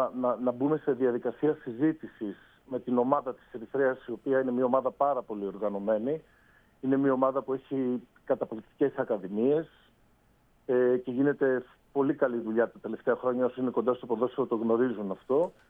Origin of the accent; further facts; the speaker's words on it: Amfilochia, Western Greece, Greece; από την περιοχή την οποία κατάγομαι, από την Αμφιλοχία που είναι 15 λεπτά από το Αγρίνιο